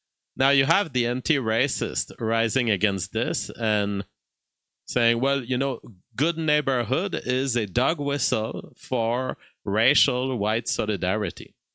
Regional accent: Canada; You know, as a Canadian, everything is a little more relaxed in Canada.

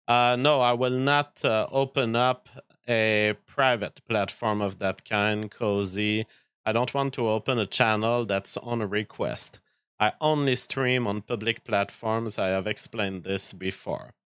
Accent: Canada

